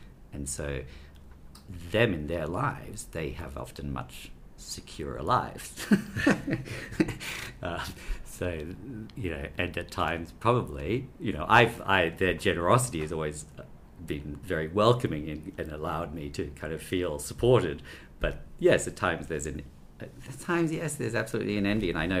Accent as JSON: {"language": "English", "country": "Australia", "said": "You know, I really miss when I'm away from Australia, I'd miss our landscapes"}